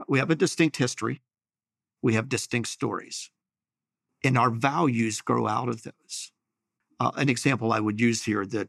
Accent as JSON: {"language": "English", "town": "Chambersburg", "region": "Pennsylvania", "country": "United States", "said": "I'm from Chambersburg. I attend Strasburg Mennonite Church. I grew up on a dairy farm."}